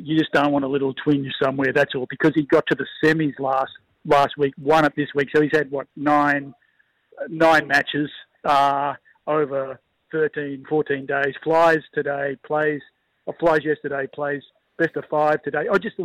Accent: Australia; I'm not just saying it as an Australian.

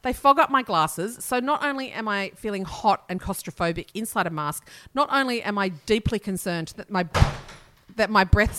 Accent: Australia; we're Australian

